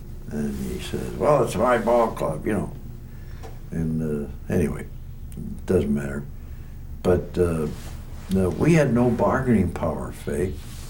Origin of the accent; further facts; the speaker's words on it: Boston, Massachusetts, United States; And I'm from Boston.